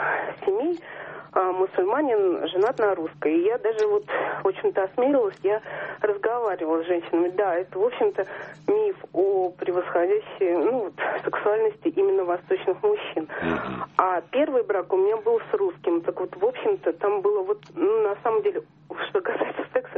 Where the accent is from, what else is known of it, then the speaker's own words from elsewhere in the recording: Saint Petersburg, Russia; Я из Петербурга.